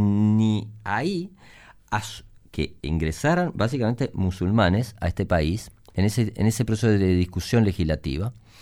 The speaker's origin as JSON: {"language": "Spanish", "country": "Uruguay", "said": "en el imaginario colectivo, nosotros los uruguayos que somos tan tolerantes, qué horrible lo que le pasaba en el aeropuerto de Barajas a los urugu"}